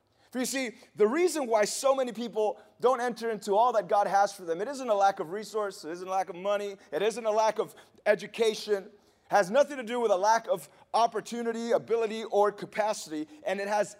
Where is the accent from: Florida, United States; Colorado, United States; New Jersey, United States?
Florida, United States; Miami; And I'm from Miami, man. You should see how that is around there.